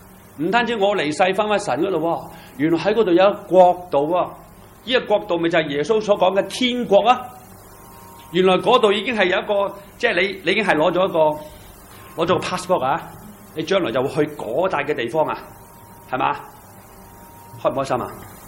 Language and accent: Cantonese; China; 其實我中國人都係咁樣嘅。